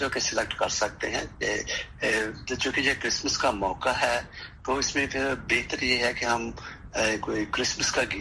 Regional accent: Pakistan; چونکہ ہم پاکستانی ہیں

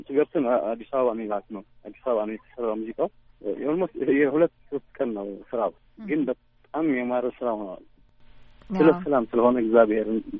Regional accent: Asmara, Maekel, Eritrea; እኔ አስመራ ተወልጄ ነው ያደግኩት።

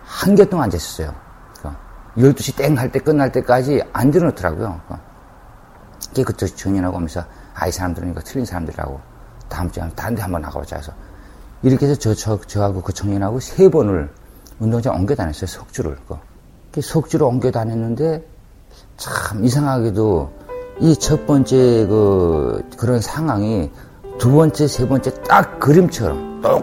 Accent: North Korea; 우린 저 북한에서 온 탈북자인데

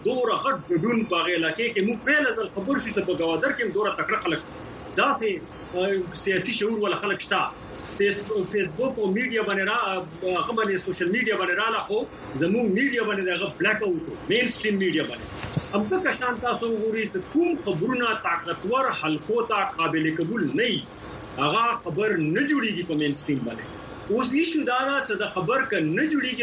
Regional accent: Pakistan; زه د پاکستان ریاست ته ټیکس ور کوم زه د پاکستان سټیزن یم

